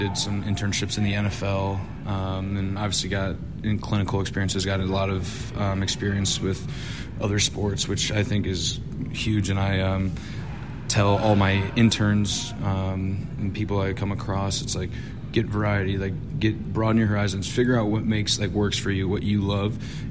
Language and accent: English; United States; don't get me wrong, I'm American. I grew up watching football. I, you know, played football in high school.